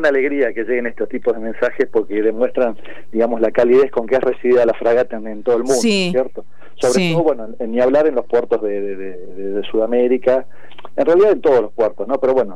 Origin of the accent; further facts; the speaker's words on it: Argentina; si yo lo veo como argentino, no es ni más ni menos que la proyección del país en los distintos lugares